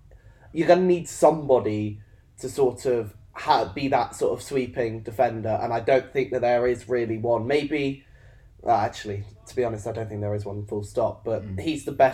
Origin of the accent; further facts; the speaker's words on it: Reading, South East England, United Kingdom; Because obviously I'm from Reading. He was in the Reading Academy system.